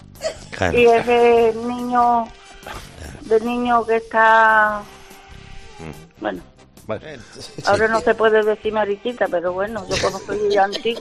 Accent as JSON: {"language": "Spanish", "town": "La Redondela", "region": "Andalusia", "country": "Spain", "lives_now": "Sanlúcar la Mayor, Spain", "said": "Pero soy de la Redondela, de Huelva."}